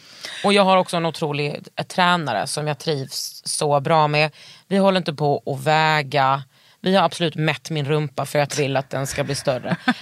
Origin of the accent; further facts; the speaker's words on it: Västra Götaland County, Sweden; Nej, jag är bördig från Västergötland.